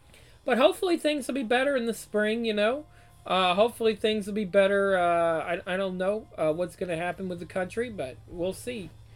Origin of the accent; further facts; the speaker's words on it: United States; I'm from the United States, and you may not be from the United States, but maybe you're getting stuff from the U.S. from me